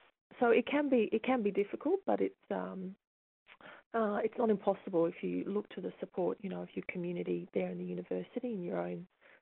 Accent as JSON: {"language": "English", "town": "Brisbane", "region": "Queensland", "country": "Australia", "tie": "born or raised there", "said": "I grew up in Brisbane. I did all my school there, so primary school, high school, and then eventually I went to university."}